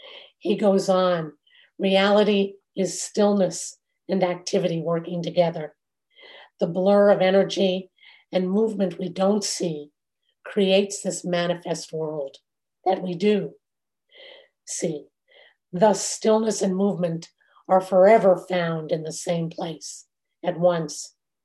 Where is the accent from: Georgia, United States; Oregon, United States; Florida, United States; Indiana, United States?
Florida, United States; I grew up in South Florida, so I remember vividly when the center or the eye of the hurricane was passing over.